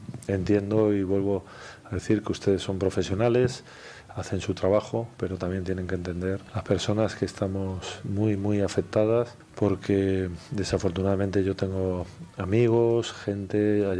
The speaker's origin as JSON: {"language": "Spanish", "country": "Spain", "said": "como la mayoría de españoles"}